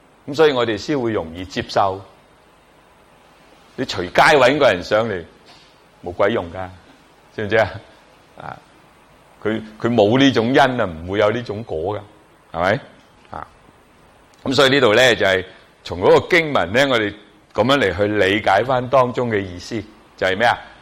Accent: Guangzhou, Guangdong, China; born there; 我在广州出世的。

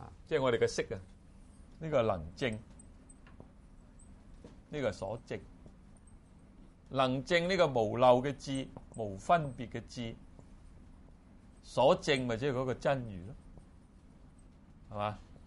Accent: China; 我哋中國人咧建立呢個天台宗、花嚴宗同埋呢個禪宗啊。

